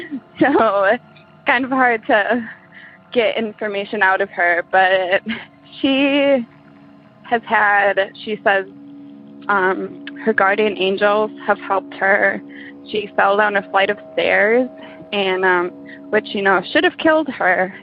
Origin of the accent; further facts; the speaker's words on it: Wisconsin, United States; Hi, guys. … I'm from Wisconsin.